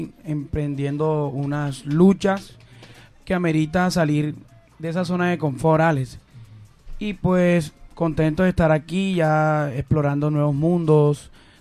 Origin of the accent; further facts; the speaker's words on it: Algarrobo, Magdalena, Colombia; born there; also born or lived in Fundación; Yo soy nacido precisamente en Algarrobo Magdalena. Soy hijo adoptivo de Fundación, obviamente lo tengo en mi corazón.